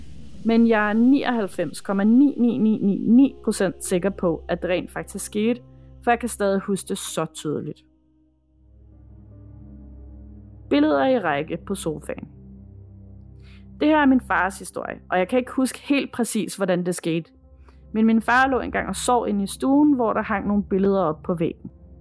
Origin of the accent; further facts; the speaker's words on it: Herlev, Capital Region of Denmark, Denmark; Jeg er fra Herlev